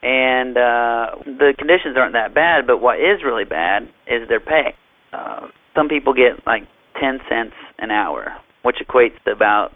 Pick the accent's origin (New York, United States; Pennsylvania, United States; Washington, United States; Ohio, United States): Ohio, United States; You know, I'm from Ohio, and we have long winters, so tropical paradises always sound nice.